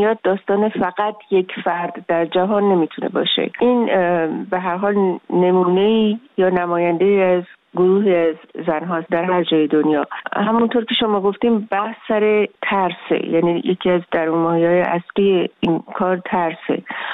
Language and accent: Persian; Tehran, Tehran Province, Iran; من تهرانیم، یعنی تهرانی نه به معنی اینکه فقط متولد تهران هستم، من چند پشتم تهرانی، یعنی میرسه به جایی که به اصطلاح تهران ده بوده، از یه خانواده متوسطم هستم.